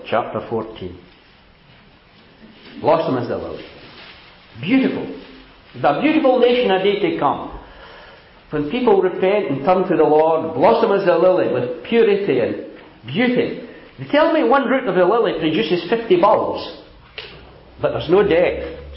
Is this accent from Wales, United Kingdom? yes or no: yes; Blackwood, Wales, United Kingdom; she became a teacher, a primary teacher at a school I was brought up in Blackwood.